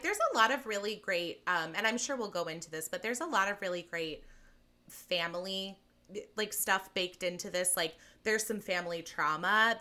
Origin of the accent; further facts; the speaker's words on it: California, United States; Yeah, it's so funny because I am from California, although I am from Northern California.